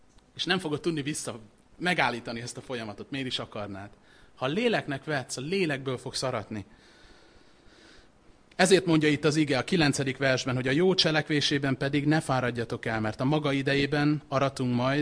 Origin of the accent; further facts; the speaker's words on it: Budapest, Hungary; Angyalföldi gyerek vagyok. Mezőgazdaságot azt nem láttam túl sokat ott.